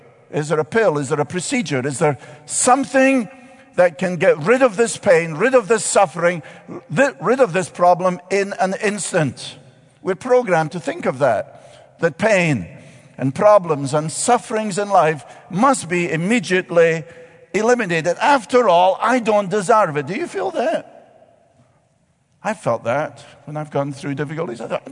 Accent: Scotland, United Kingdom; Listen, I grew up in Scotland with a school dentist.

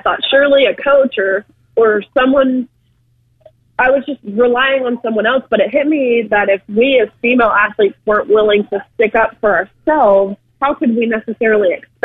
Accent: Tennessee, United States; You know, I'm actually from Tennessee, and so I feel like the state was kind of my safe bubble.

